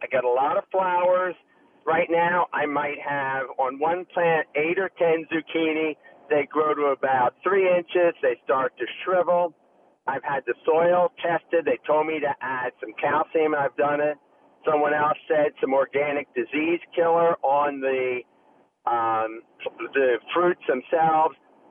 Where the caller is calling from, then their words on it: Cape May, New Jersey, United States; I'm calling from Cape May, New Jersey, where we have sandy soil